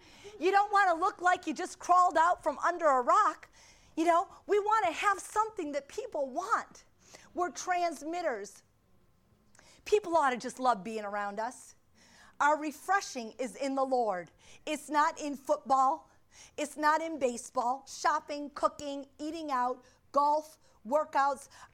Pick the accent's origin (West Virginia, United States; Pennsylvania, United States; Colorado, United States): Pennsylvania, United States; born there; I was born in Pennsylvania, so I almost, you know, became Amish.